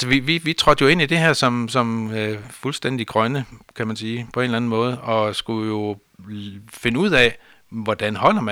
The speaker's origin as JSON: {"language": "Danish", "region": "Central Denmark Region", "country": "Denmark", "said": "Jeg er oprindeligt fra Østjylland, men vi var flyttet til det mørke Vestjylland, som vores familie sagde dengang."}